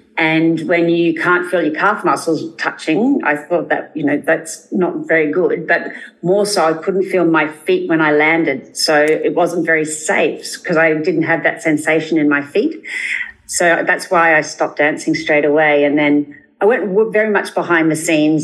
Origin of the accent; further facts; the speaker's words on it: Townsville, Queensland, Australia; I grew up in Townsville, which is a tropical North Queensland, and I had three older brothers and a mum and dad